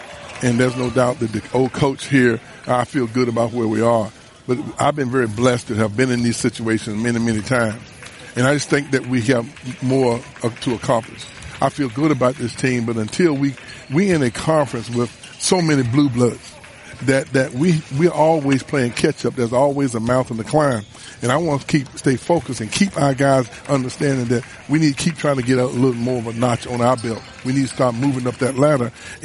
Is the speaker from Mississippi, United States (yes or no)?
no; Gastonia, North Carolina, United States; You understand, I'm from Gastonia. I remember watching all the ACC tournaments, and I get chills, I get goosebumps, you know, when I come here, because I know how much it means to the area